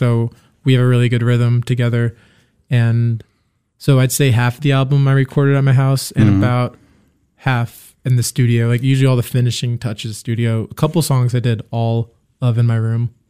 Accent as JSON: {"language": "English", "town": "Dallas", "region": "Texas", "country": "United States", "moved": "as an adult", "lives_now": "Nashville, United States", "said": "I'm from Dallas. I moved to Nashville about 6 years ago"}